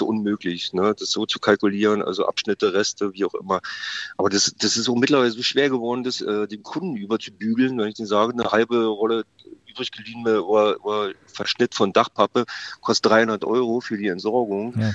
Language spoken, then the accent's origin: German; East Germany, Germany; Ich komme aus der DDR, da gab es ein Scoring, nur dass das anders belohnt oder bewertet wurde.